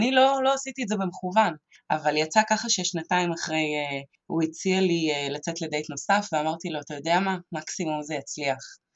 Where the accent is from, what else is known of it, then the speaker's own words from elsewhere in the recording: Arad, Southern District, Israel; אני נולדתי וגדלתי בערד, הייתי ילדה, נערה ובחורה מאוד מאוד רגישה.